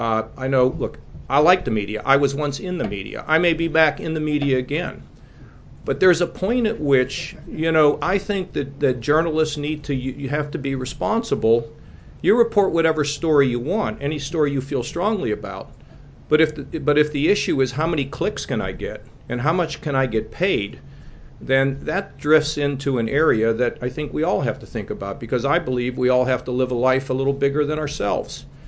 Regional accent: McKees Rocks, Pennsylvania, United States; Because I grew up in it. Where I grew up in McKees Rocks was a town, if the wind blew the wrong way, people found themselves out of work.

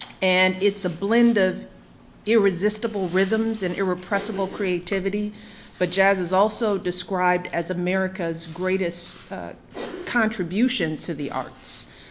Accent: Chicago, Illinois, United States; I grew up in a jazz household. Everybody knows I grew up on the South Side of Chicago.

